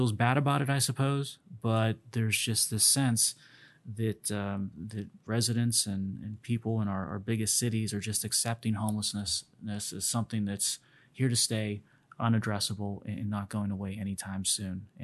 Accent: Pittsburgh, Pennsylvania, United States; They're second in my heart only to my hometown Pirates.

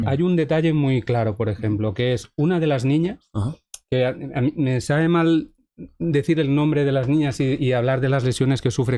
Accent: Valencian Community, Spain; Soy de un pueblo también, de alrededor de Valencia. Mi pueblo puede estar como a 20 kilómetros de Alcácer, ¿no?

